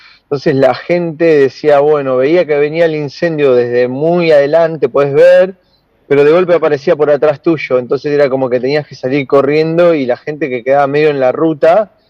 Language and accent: Spanish; La Plata, Buenos Aires Province, Argentina; yo soy de la ciudad de La Plata, me vine acá, estoy en este momento en el Bolsón